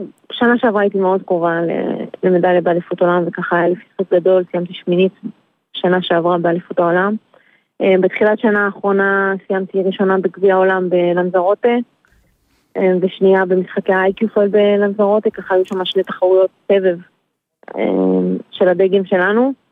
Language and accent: Hebrew; Eilat, Southern District, Israel; כן, אני אלעתית.